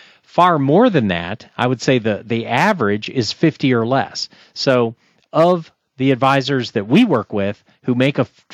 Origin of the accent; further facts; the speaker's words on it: Texas, United States; I'm from Texas originally.